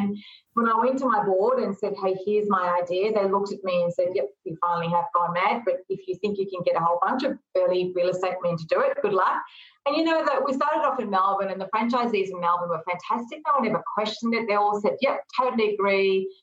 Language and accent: English; Fiji; born there; I was born in Fiji